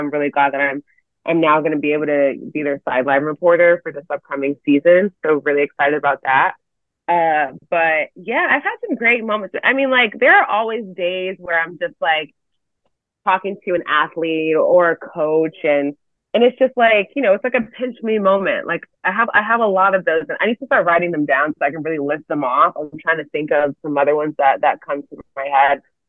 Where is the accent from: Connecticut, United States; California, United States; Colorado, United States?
Connecticut, United States; That was great because I'm from Connecticut. I've grown up, you know, watching UConn.